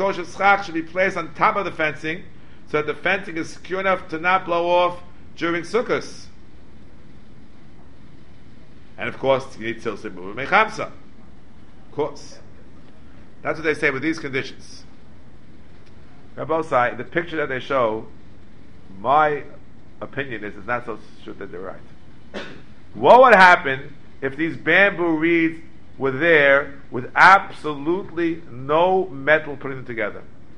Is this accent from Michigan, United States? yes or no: no; New York, United States; I'm a New Yorker.